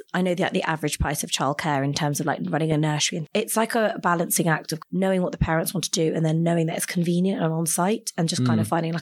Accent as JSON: {"language": "English", "country": "United Kingdom", "tie": "born there", "said": "So as you probably could tell from my surname, I'm of Indian heritage. So I was born in the UK. My mum moved from India when she was 6 months. My dad is a full-on Geordie, born in Newcastle, thick Geordie accent."}